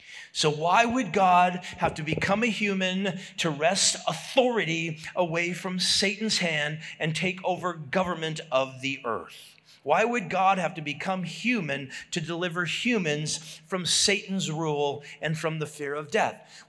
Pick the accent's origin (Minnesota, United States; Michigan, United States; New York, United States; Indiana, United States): Minnesota, United States; growing up in Minnesota, being a Minnesota Vikings fan, back in the 70s